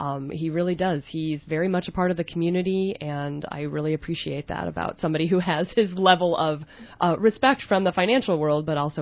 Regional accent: Omaha, Nebraska, United States; I grew up in Omaha, Nebraska.

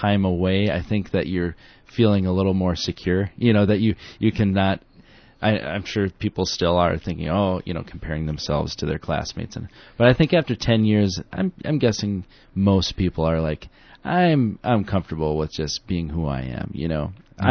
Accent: Dundee, United States; growing up in Dundee, you know, this town of 100 people, it was definitely known that I was the PK

